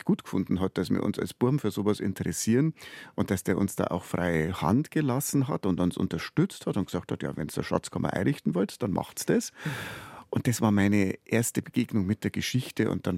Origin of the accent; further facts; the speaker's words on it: Siegertsbrunn, Bavaria, Germany; Ich bin aufgewachsen in Siegertsbrunn, in einem Wallfahrtsort mit einer Wallfahrtskirche. Ich war dort Ministrant.